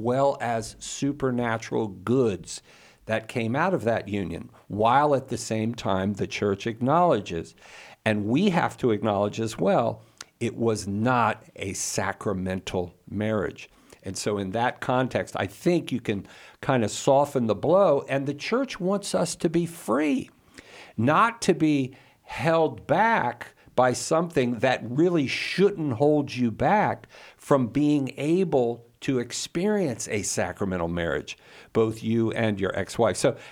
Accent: the South, United States; accent: Southern; to use my Southern accent, it don't get no gooder than that, right?

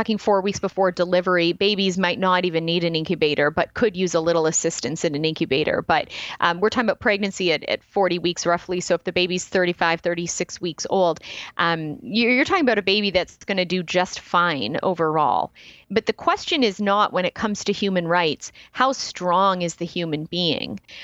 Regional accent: Canada; as a Canadian, I'd like to point out that we have the opposite of overpopulation in Canada.

